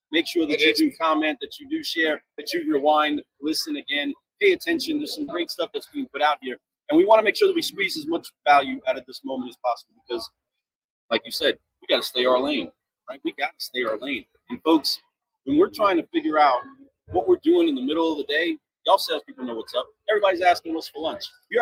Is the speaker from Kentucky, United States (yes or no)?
yes; Kentucky, United States; We're from Kentucky. Big Red is a thing out there